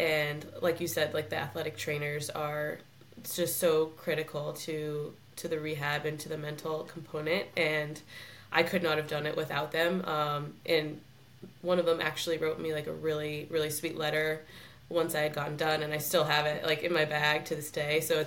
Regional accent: Chicago, Illinois, United States; but like, I'm from Chicago, so I was like, you know, pretty comfortable.

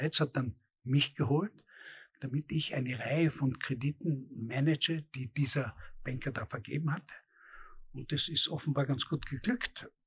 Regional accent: Austria; moved away; nachdem ich als Österreicher von den Franzosen eher wie ein Deutscher eingeschätzt wurde

